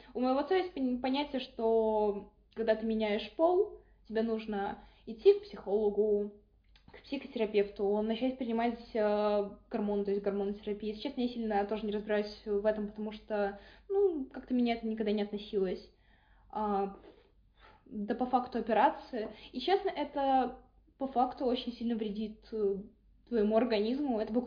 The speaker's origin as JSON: {"language": "Russian", "region": "Minsk", "country": "Belarus", "said": "я сама из Беларуси, я из Минска"}